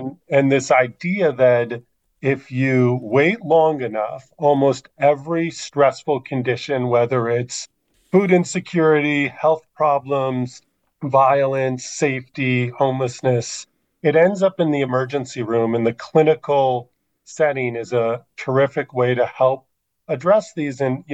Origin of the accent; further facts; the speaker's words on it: Minneapolis, Minnesota, United States; born there; Immigrant parents, first generation, born in Minneapolis